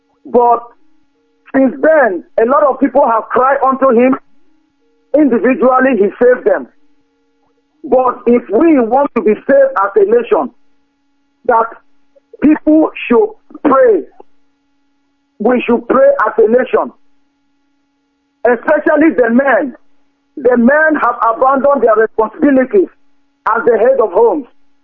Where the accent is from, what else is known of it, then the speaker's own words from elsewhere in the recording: Nigeria; now in Manchester, United Kingdom; from Manchester, an indigenous of Biafra from Ebo Mainugu local government in Biafra land.